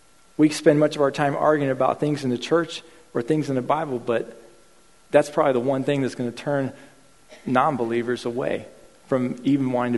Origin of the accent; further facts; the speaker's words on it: Argentina; You know, growing up in Argentina, I think there was three things in my life that I always did.